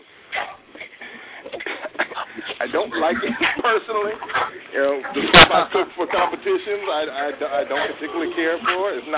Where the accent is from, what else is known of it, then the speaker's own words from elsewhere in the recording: Texas, United States; I grew up in Texas, and we had, like, maybe a thin sauce.